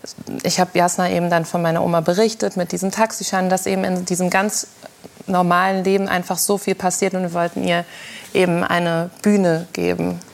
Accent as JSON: {"language": "German", "town": "Frankfurt", "region": "Hesse", "country": "Germany", "said": "ich komme aus Frankfurt irgendwie. Man babbelt so gleich."}